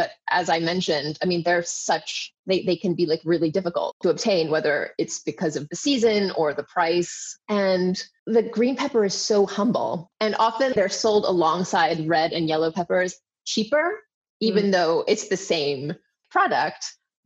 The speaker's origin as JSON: {"language": "English", "country": "Hong Kong", "tie": "born or raised there", "said": "So I grew up in Hong Kong."}